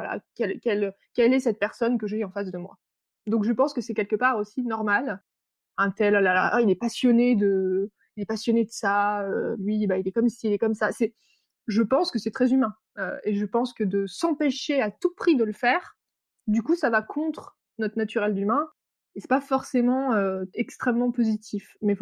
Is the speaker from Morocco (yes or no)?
no; France; also born or lived in Sweden; Et pourtant, je suis française, hein. Mais je suis devenue adulte en Suède.